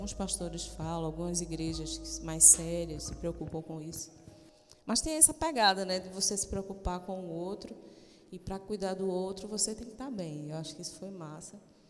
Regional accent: Northeast Region, Brazil; Eu sou nordestina, e nordestina é mulher braba.

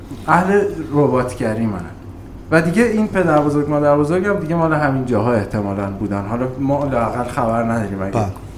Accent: Isfahan, Iran; moved away as an adult; also born or lived in Omidiyeh; now in Tehran, Iran; اصالتاً ببین من متولد اصفهانم، بعد اصفهانم تا 21 سالگی هم اصفهان زندگی کردم. دو سال فقط خیلی کوچیک که بودم امیدیه بودیم، بقیه عمرمو تا 21 سالگی اصفهان بودم.

